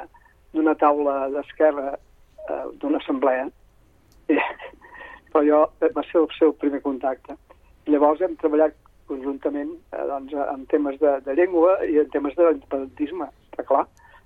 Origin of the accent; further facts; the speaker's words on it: Catalonia, Spain; la gent entengui que si som catalans és perquè històricament hem parlat el català